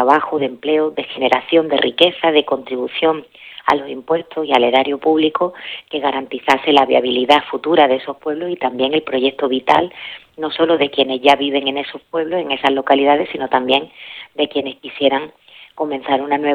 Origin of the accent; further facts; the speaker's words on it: Andalusia, Spain; ni en lo que somos el pueblo andaluz, que somos un pueblo generoso